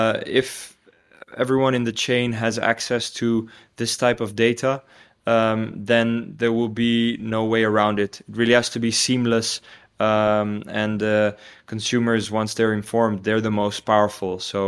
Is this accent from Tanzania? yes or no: yes; Tanzania; now in Hilversum, Netherlands; growing up in Tanzania in East Africa.